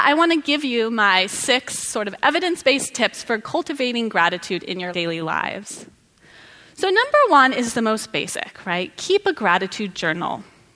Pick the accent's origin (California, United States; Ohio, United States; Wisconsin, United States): California, United States; So my example is when I was a kid, I grew up in Sonoma County